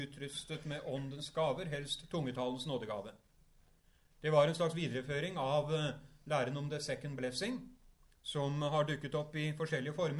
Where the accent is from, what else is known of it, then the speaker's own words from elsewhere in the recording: Horten, Vestfold, Norway; Jeg vokste opp rett utenfor Horten i den tiden